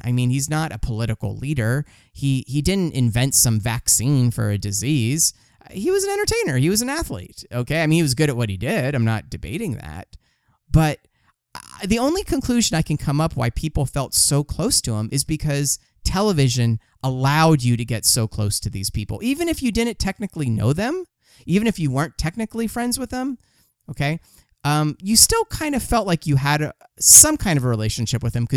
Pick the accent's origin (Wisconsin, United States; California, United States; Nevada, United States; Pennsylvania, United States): California, United States; Los Angeles; It reminds me of a story about, you know, I'm from Los Angeles.